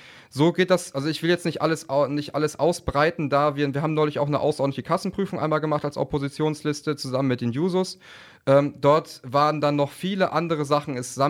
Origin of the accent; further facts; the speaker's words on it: Oldenburg, Lower Saxony, Germany; Oldenburg, das ist in Niedersachsen.